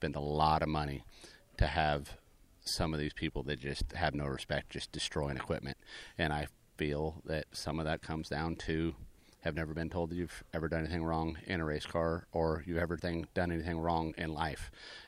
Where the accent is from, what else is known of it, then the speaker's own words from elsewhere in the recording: West Coast, United States; I'm from the West Coast, and there's no better place to go eat Mexican food is Phoenix or California, just because that's where I'm from.